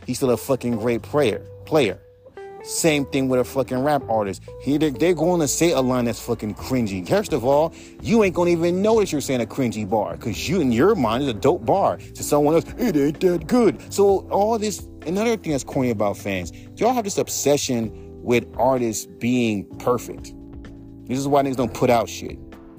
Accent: West Coast, United States; I'm from the West Coast, by the way.

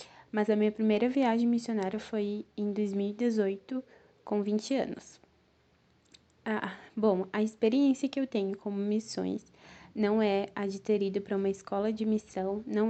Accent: Curitiba, Paraná, Brazil; eu sou de Curitiba, Paraná.

